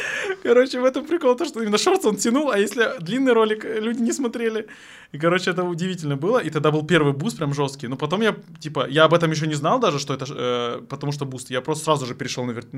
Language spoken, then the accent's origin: Russian; Armyansk, Crimea, Ukraine; Я вообще с Крыма. Я родился в Крыму. Вот. На северном городе, короче. В северном городе Крыма. Короче, Армянск называется. Это город между Херсонской и Крымской областями. Прям на перешейке.